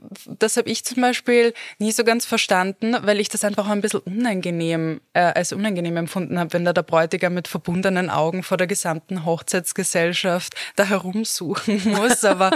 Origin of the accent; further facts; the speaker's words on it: Vienna, Austria; Also ich als Wienerin, als ich hier so ein bisschen recherchiert habe, was es so für Traditionen gibt